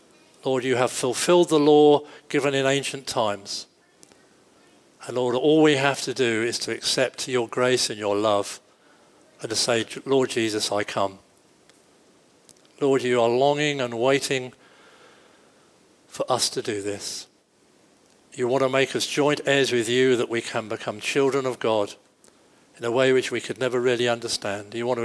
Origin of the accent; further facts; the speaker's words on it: England, United Kingdom; You know, I know we're English. Most of us are. I certainly am. We're probably British and a few other.